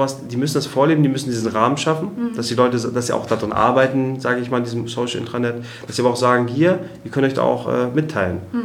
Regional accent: Kiel, Schleswig-Holstein, Germany; now in Bonn, Germany; in Hamburg, in Kiel, wo ich herkomme, hier in Bonn.

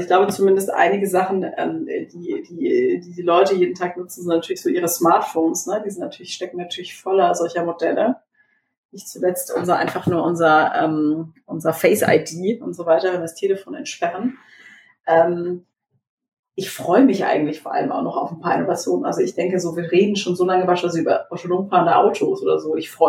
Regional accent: Baden-Württemberg, Germany; ich bin ja groß geworden in Baden-Württemberg und in der Nähe von Karlsruhe.

